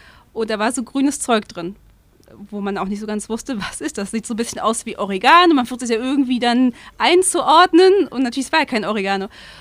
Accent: Germany; accent: German; Klar, die hören dann meinen deutschen Akzent, wenn ich Spanisch rede. Dann wird direkt gefragt, hey, wo kommst du her?

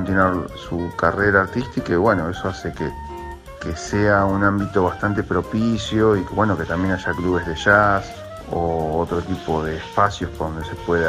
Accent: Santa Fe, Argentina; moved away; porque yo soy de Santa Fe. Incluso antes de irme a Estados Unidos he tocado con él.

